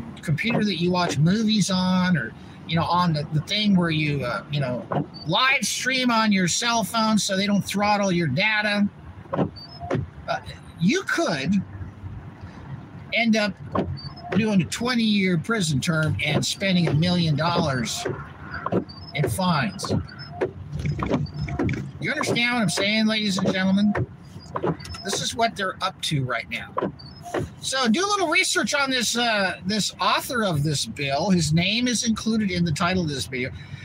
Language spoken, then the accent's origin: English; California, United States; I grew up in Orange County.